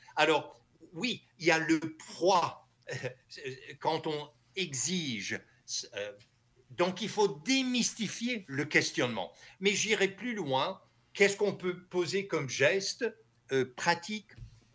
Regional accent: United States; En tant qu'Américain, je vais revenir sur cela.

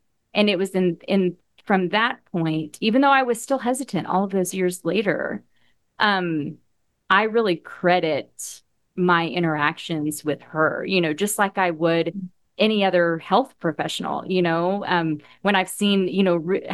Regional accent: Oklahoma, United States; I grew up in Oklahoma, so like Bible Belt Central, right?

